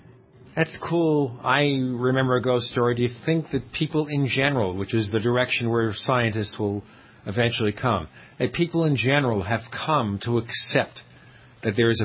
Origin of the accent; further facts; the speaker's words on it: Brooklyn, New York, United States; See, I'm from Brooklyn. I know about them things.